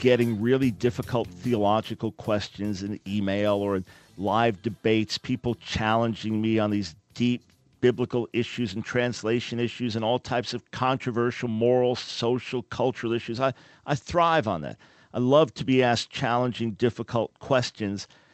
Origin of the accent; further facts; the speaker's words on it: Long Island, New York, United States; We're both from Long Island.